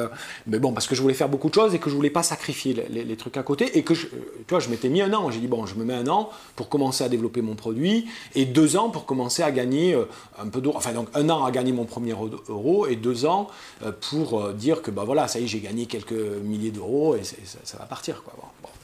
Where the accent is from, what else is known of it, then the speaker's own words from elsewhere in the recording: Southern France, France; je te connais pas, t'es un mec du Nord, donc j'ai rien pour t'aimer parce que moi, je suis du Sud.